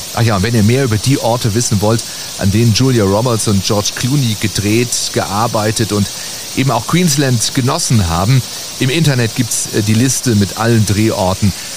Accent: Baden-Baden, Baden-Württemberg, Germany; born there; Ich bin geboren in Baden-Baden, also auch in Baden, der Heimat der Kuckucksuhren.

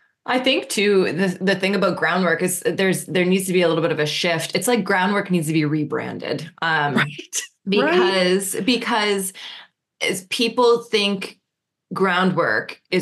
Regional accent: Canada; So I will say that as a Canadian

